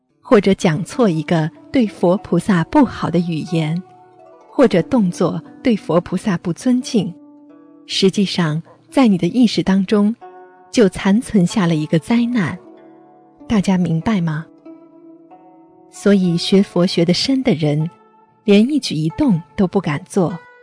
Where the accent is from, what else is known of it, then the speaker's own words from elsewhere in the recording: China; 为什么我们中国人要学中庸之道啊